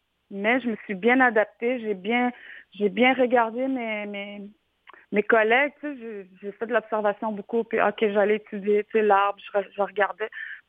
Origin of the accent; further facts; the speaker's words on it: Canada; first language Innu; French is a second language; quand ma première langue est l'inou, je pense à l'inou en premier, fait que ça a été difficile parfois, parce que faut comprendre que dans ma langue, il n'y a pas de formule de politesse.